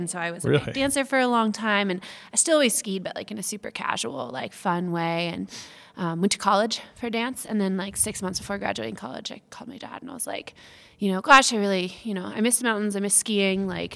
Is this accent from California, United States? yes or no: yes; Truckee, California, United States; I grew up in Lake Tahoe, California.